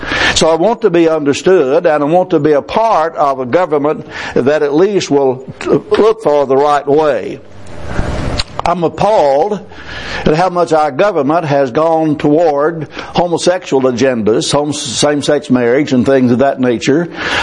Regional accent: United States; I recognize as an American there's a certain amount of responsibility to vote and participate.

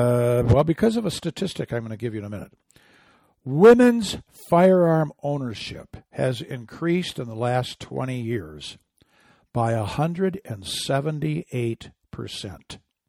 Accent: Michigan, United States; increasingly so in my home state of Michigan

